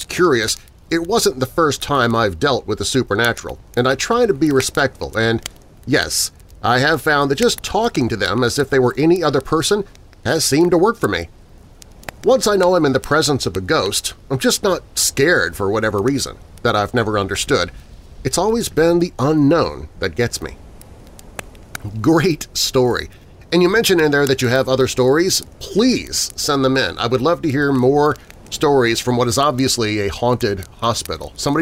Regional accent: Olathe, Kansas, United States; I'm a Kansas boy myself. Olathe, Kansas, by the way. That's my hometown. I don't live there anymore, but that's where I'm from.

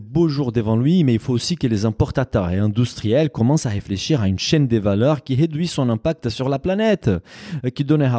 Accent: Brazil; Ils ont oublié de parler du Brésil parce que ces fruits sont largement présents dans mon pays d'origine sous le nom des jacas.

